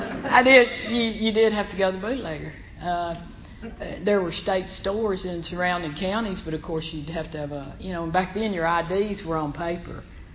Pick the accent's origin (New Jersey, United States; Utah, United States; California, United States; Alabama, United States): Alabama, United States; I grew up in Alabama, so close to here. I went to Auburn too. I was telling these girls, I'm 58